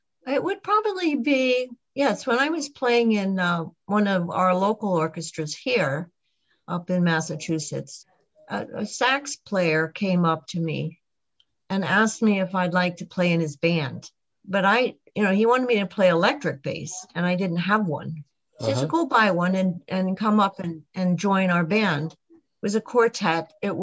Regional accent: Canada; now in United States; when I moved from Canada to outside of New York

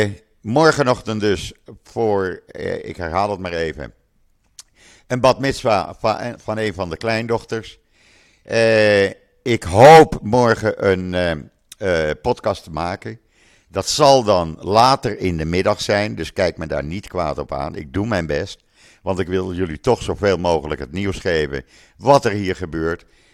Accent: Netherlands; now in Israel; Ik heb toch mijn Nederlandse paspoort hier in Israël. Ik stem in Israël ook, maar ik vind als Nederlander, dan mag ik ook geen klachten hebben achteraf natuurlijk.

